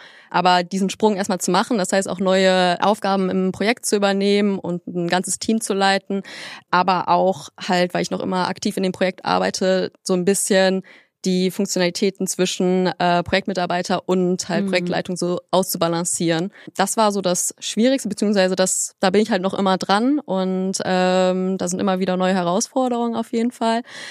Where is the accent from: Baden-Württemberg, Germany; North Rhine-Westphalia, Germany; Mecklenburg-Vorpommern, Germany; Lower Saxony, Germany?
North Rhine-Westphalia, Germany; Cologne; born there; ich bin 29 Jahre alt, bin gebürtige Kölnerin